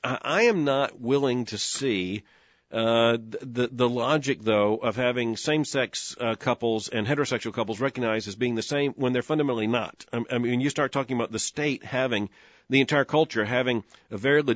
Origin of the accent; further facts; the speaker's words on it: Florida, United States; I'm a native of Florida. I grew up in Florida. Florida's been through so many transformations.